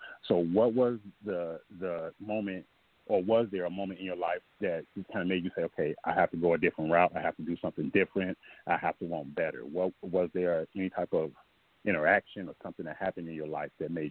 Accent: Oakland, California, United States; I'm from Oakland, the Bay Area, so you already know

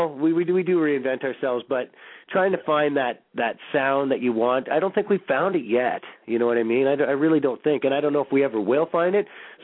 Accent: Calgary, Alberta, Canada; because we're from Calgary

